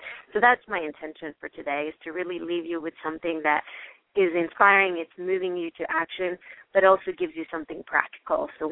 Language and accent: English; Italy; now in United States; I was born and raised in Italy, and I've been in the U.S. now. This year, it'll be 23 years.